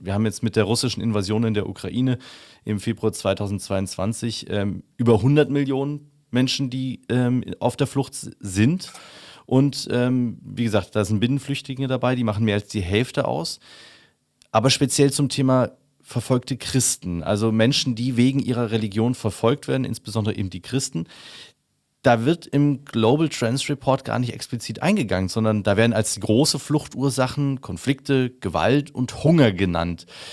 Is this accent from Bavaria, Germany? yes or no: yes; Bavaria, Germany; Ich bin in Bayern aufgewachsen, habe dort mein Abitur gemacht. Und in Oberbayern, also stark katholisch geprägt.